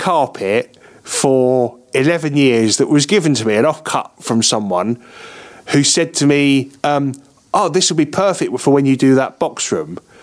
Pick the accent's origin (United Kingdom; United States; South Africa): United Kingdom; And because I'm British